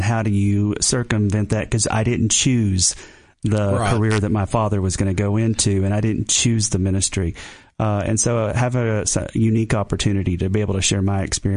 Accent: Middlesboro, Kentucky, United States; So I grew up a preacher's kid, a PK, and, my father and mother pastored a church there in Middlesboro, Kentucky for about 20 years.

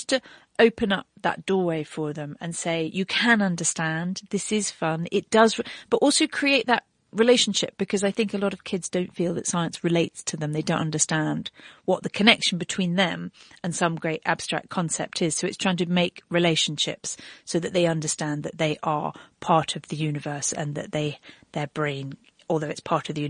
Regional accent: Cambridge, East of England, United Kingdom; I grew up in Cambridge, which is very beautiful and very distinguished.

